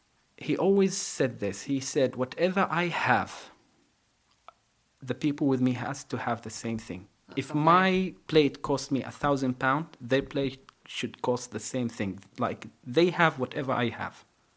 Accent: Saudi Arabia; English is a second language; moved to Saudi a long time ago, more than 60 years. I was born in Saudi. I was raised in Saudi. I never been to Yemen. I still have the Yemeni passport, the Yemeni nationality

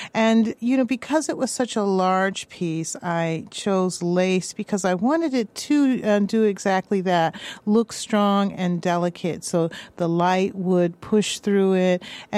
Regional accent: Massachusetts, United States; I could relate to my roots in Massachusetts and some of the things that we did as kids

